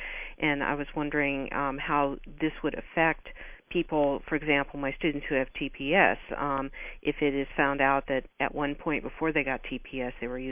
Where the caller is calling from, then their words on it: Falls Church, Virginia, United States; I'm calling from Falls Church, Virginia.